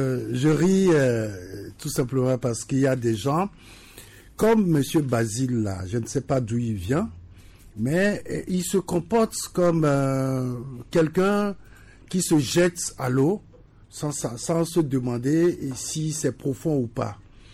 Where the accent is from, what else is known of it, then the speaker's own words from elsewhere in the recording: Togo; Si nous tous, nous travaillons en tant que Togolais, nous irons encore loin.